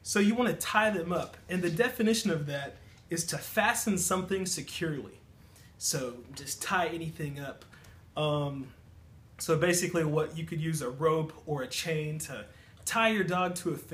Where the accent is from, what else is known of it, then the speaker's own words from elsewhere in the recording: Louisiana, United States; I'm from Louisiana in the southern part of the United States.